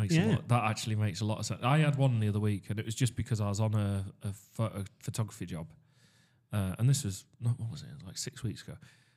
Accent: Darlington, North East England, United Kingdom; oh, yeah, I am from Darlington. This is what we do.

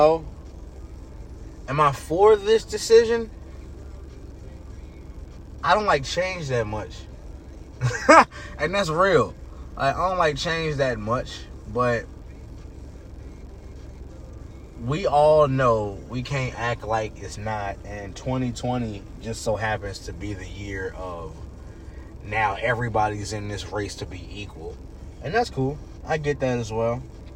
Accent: Washington, District of Columbia, United States; The Washington Redskins, my favorite team, my hometown team, bleed burgundy and gold to the day I die.

